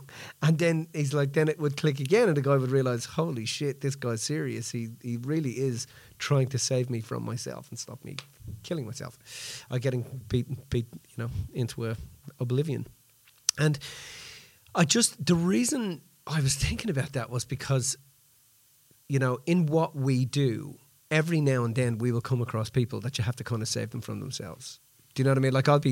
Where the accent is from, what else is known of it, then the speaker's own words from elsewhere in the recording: Dublin, Leinster, Ireland; It really reminds me of my when I was about 8 or 10 years old, summertime in Dublin, listening to that song.